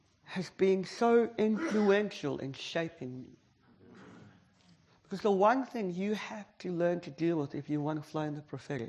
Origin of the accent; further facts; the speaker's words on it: South Africa; I'm from South Africa, so I can share that publicly.